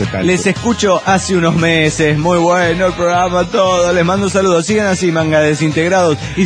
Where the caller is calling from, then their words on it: Buenos Aires, Argentina; de Buenos Aires, Argentina.